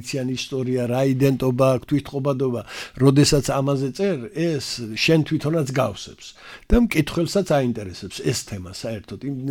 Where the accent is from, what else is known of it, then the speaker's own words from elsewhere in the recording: Jabindzeebi, Adjara, Georgia; მე სოფელში, შუახევის რაიონის სოფელ ჯაბინძეებში ადრე მას ქაშუეთი ერქვა, ქაშუეთში დავიბადე.